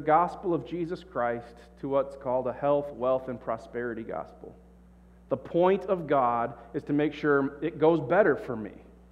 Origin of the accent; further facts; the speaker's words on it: Michigan, United States; So I grew up in West Michigan.